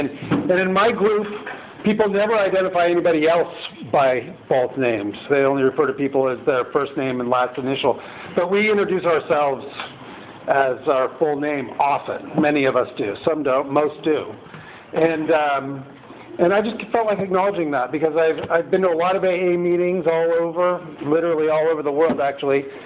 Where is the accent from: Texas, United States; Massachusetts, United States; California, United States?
California, United States; Los Angeles; So I was born and raised in Los Angeles.